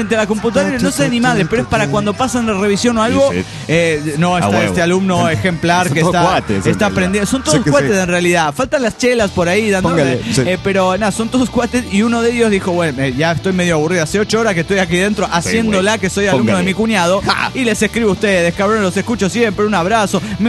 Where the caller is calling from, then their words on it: Juliaca, Puno, Peru; Exactamente desde Juliaca.